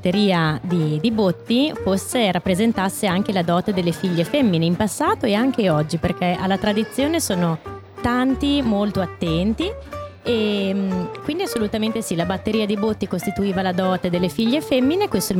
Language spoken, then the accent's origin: Italian; Modena, Emilia-Romagna, Italy; Questa è un'altra informazione che noi modenesi diamo per scontata, ma non lo è assolutamente.